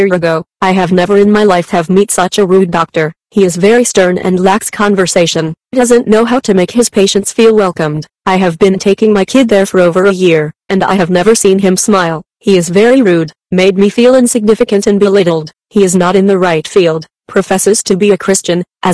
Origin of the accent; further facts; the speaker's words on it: San Bernardino, California, United States; what happened in Denver that has indeed carried back into my hometown of San Bernardino.